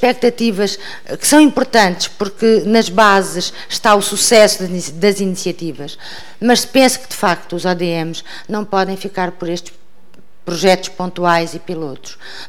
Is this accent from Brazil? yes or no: no; Alentejo, Portugal; eu sou alentejana